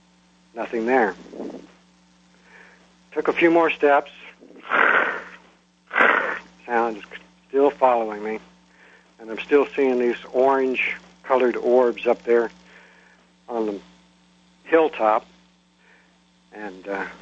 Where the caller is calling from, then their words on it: Hampton, United States; Hello, this is … I'm calling from Hampton.